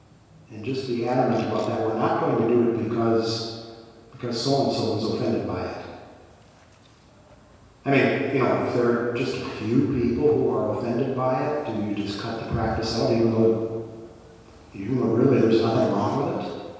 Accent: Wisconsin, United States; So I grew up that way in Wisconsin.

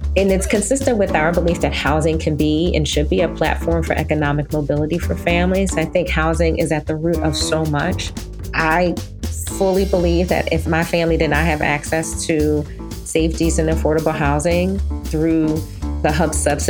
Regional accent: Philadelphia, Pennsylvania, United States; Like, I often say that, you know, I'm from Philly. I was born and raised in Philly, but I really grew up at Brown and at Rights and Reason.

